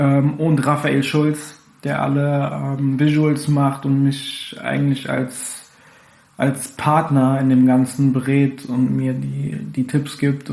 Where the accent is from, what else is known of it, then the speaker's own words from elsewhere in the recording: Frankfurt, Hesse, Germany; Ich bin aus Frankfurt, born and raised hier. Ich bin in der Nordi aufgewachsen. Berühmt-berüchtigtes Viertel, ne?